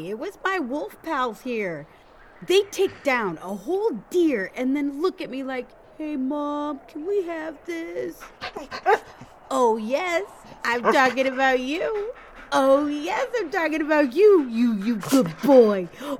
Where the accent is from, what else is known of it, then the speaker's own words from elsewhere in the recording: Arizona, United States; I'm from Arizona. I don't get to play in the snow.